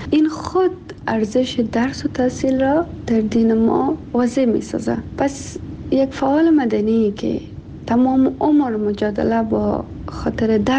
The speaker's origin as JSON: {"language": "Persian", "country": "Afghanistan", "said": "امرای وطنم، امرای ملت خیورم"}